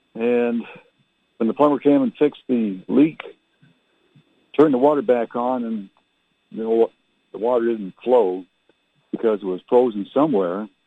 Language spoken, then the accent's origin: English; Canada; also born or lived in Germany; now in United States; I was born and raised in Canada. I'm a U.S. citizen now, but I was in Canada from 1954 when I was born to 1971.